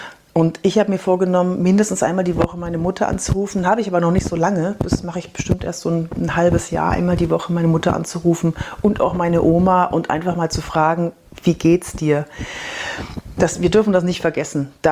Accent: Fürth, Bavaria, Germany; Ja, ich bin in Fürth aufgewachsen, tatsächlich mit meiner Familie.

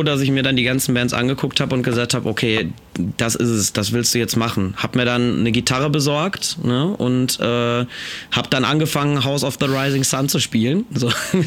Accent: Gelsenkirchen, North Rhine-Westphalia, Germany; Das war Gelsenkirchen, allerdings Gelsenkirchen-Bur.

